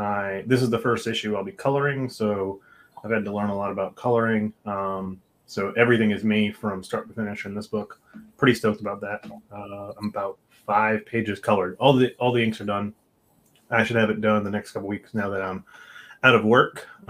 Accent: Connecticut, United States; I'm from Connecticut. I can go to New York and then crash at my old house in Connecticut

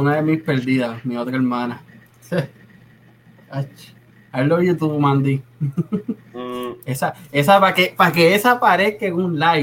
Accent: Puerto Rico; No, él sabía que yo era boricua.

